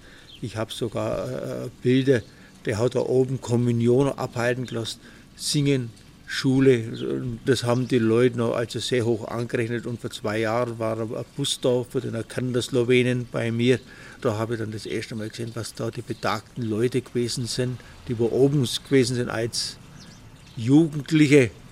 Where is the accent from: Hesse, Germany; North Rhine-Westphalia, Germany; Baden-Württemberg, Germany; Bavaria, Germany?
Baden-Württemberg, Germany; Oberschwaningen; Ich bin also nicht in Ehingen aufgewachsen, sondern in Oberschwaningen, in einer kleinen Dorfgastwirtschaft. 45 geboren